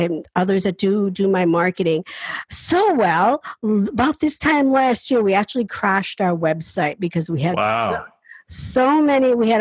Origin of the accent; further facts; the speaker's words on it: Appalachia, United States; I am not afraid. I come from the Appalachian Mountains. I'm a hillbilly. I'll admit it.